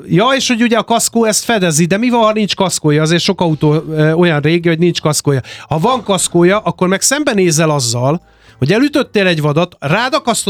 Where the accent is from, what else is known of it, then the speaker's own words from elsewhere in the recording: Hungary; Magyarok vagyunk.